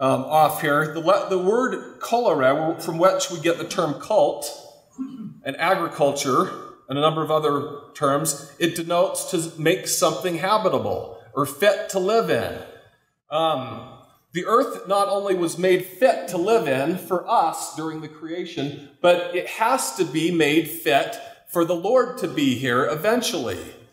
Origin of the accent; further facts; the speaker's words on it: Orem, Utah, United States; I remembered that I grew up in Orem … were fruit farmers.